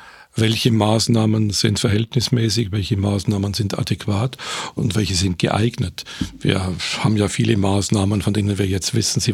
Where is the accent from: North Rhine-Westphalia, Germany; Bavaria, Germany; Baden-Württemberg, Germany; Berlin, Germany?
Bavaria, Germany; Nittenau; als ich in meinem Heimatort in Nittenau in der Oberpfalz mich mit Cousins und Cousinen getroffen habe